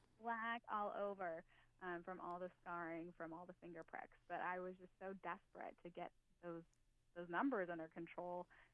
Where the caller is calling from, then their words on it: Chicago, Illinois, United States; I am calling you guys in from Chicago, Illinois.